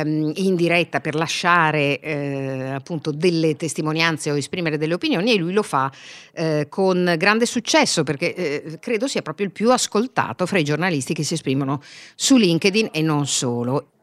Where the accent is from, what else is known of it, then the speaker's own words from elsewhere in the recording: Milan, Lombardy, Italy; come sempre da milanese snob io arrivo nei posti più piccoli